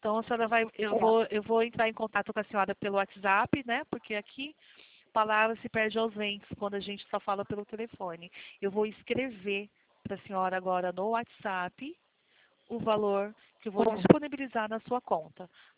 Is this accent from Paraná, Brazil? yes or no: no; Mato Grosso do Sul, Brazil; born there; now in Rio de Janeiro, Brazil; Não, eu nasci no Mato Grosso do Sul, mas moro no Rio de Janeiro há 15 anos.